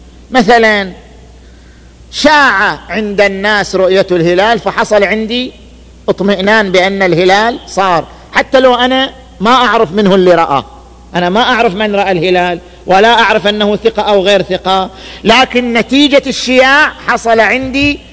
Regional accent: Qatif, Eastern Province, Saudi Arabia; إحنا عندنا في القطيف ليل

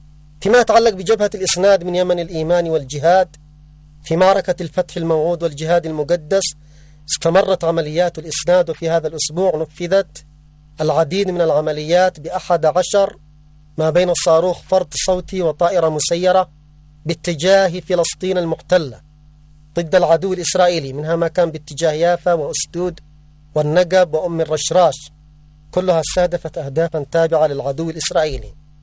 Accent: Yemen; نحن كشعب يمني على المستوى الرسمي والشعبي وعلى المستوى العسكري وفي كل المجالات

